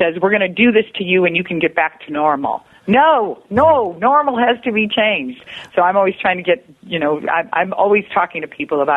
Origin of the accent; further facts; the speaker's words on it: Chicago, Illinois, United States; I'm excited about coming to Chicago, my hometown.